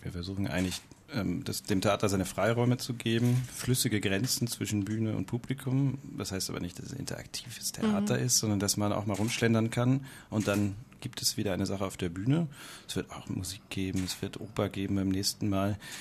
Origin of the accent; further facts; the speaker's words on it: Kiel, Schleswig-Holstein, Germany; Ich selbst bin Kieler